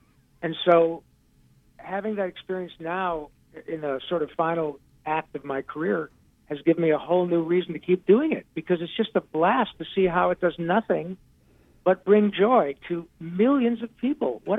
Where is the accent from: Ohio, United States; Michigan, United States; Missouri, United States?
Michigan, United States; a kid growing up in Michigan, I wanted to be a hockey player more than anything.